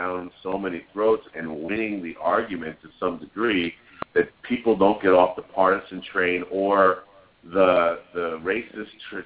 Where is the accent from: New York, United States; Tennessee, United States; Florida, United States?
New York, United States; New York City; Now, I'm from New York City.